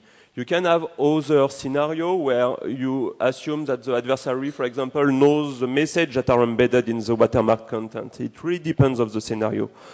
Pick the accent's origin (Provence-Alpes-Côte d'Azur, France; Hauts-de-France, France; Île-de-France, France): Hauts-de-France, France; Lille; I'm from France, Lille, north of France.